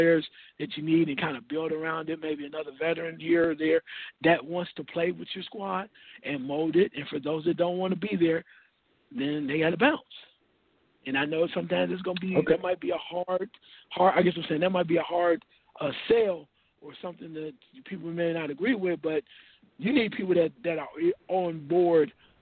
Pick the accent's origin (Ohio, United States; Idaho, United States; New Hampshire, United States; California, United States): Ohio, United States; Dayton; Because, you know, Paxton is where I'm from Dayton, Ohio. So I watched Paxton in high school.